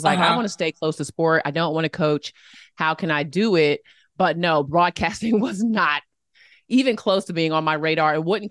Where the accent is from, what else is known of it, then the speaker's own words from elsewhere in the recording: Boston, Massachusetts, United States; born there; I was born in Boston. My parents were obsessed with Harvard.